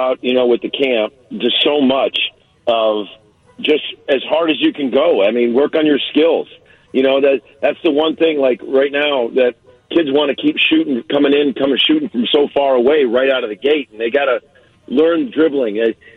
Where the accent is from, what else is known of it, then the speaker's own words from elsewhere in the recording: Naperville, Illinois, United States; See, I grew up right there. I grew up in Naperville, and my whole family did.